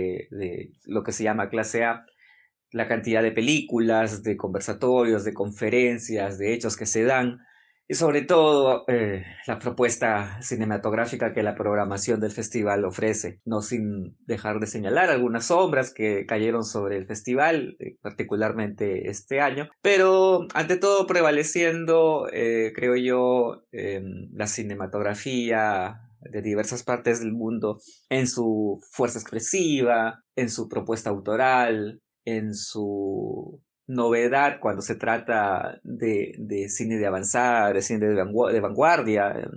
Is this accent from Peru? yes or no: yes; Peru; vengo de Perú, me encuentro en Berlín